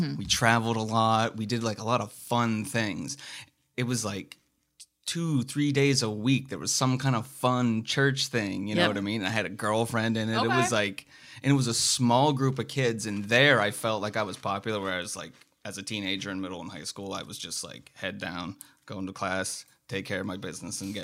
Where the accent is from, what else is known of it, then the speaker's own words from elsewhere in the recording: Altoona, Pennsylvania, United States; So we moved close to a city. I mean, I came from Altoona, Pennsylvania.